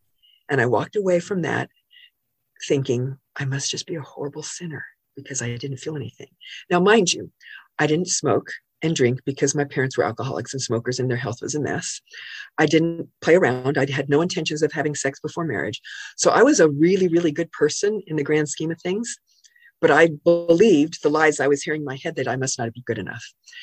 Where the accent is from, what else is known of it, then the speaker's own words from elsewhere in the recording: Arizona, United States; So I grew up in Arizona where there's a lot of Latter-day Saints